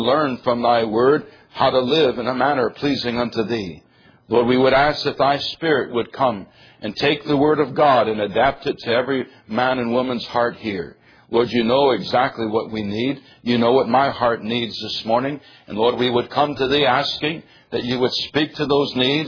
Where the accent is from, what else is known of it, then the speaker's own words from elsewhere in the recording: England, United Kingdom; So I just say AI because I'm English and not Jewish.